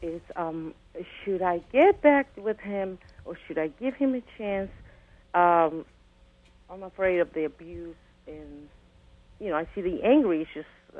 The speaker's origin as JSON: {"language": "English", "country": "Mexico", "said": "it was a mention, I'm from Mexico, and I mentioned something about immigrants"}